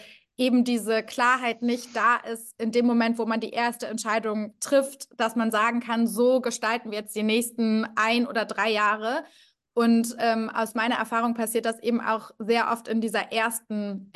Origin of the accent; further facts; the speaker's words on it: Cologne, North Rhine-Westphalia, Germany; bin auch Kölnerin und lebe auch immer noch in Köln.